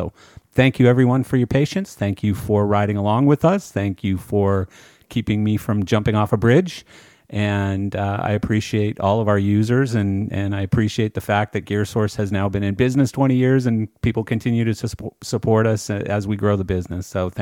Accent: Calgary, Alberta, Canada; moved away; because I am from Calgary, but I've been gone 30 years

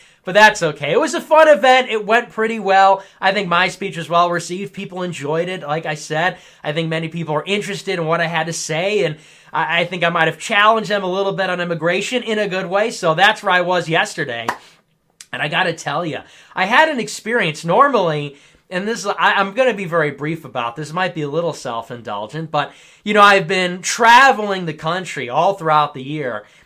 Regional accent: Chicago, Illinois, United States; I'm also Italian. I'm from Chicago.

